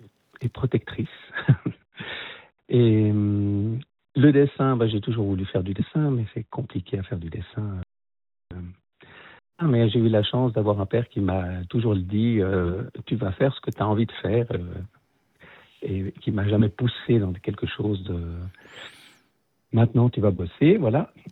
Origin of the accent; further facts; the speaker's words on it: Vaud, Switzerland; je suis vaudois d'origine, donc, et que je l'ai fait aussi par rapport à... j'habite à la campagne